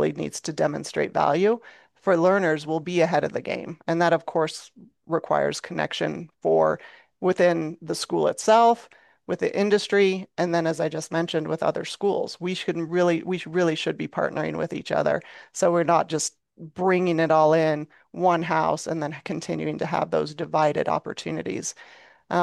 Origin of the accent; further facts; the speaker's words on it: Colorado, United States; In Colorado, my home state, the Colorado Behavioral Health Pathway was built with the Colorado community system